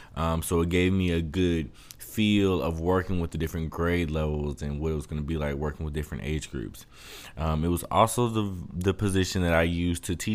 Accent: Chicago, Illinois, United States; So I was born in Chicago, the Chicago area. I moved around quite a bit during the elementary years, in between like the South Side and the West Side, the suburbs, all over really.

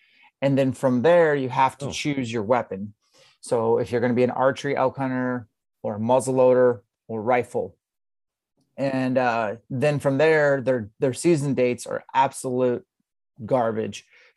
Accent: Spokane, Washington, United States; I'm from Spokane, Washington.

